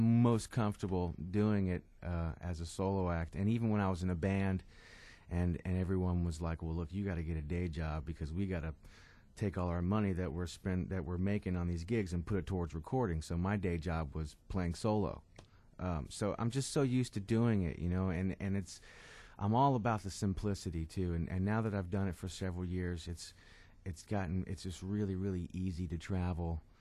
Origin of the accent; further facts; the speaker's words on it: East Coast, United States; well, I'm from the East Coast, so Price is Right comes on at 11 Eastern.